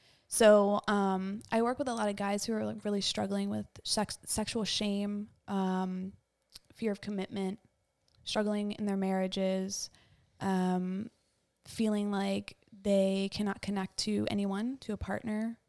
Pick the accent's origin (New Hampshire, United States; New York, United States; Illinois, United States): New York, United States; Westchester; now in New York City, United States; I am from Westchester originally, which is the county right outside New York City.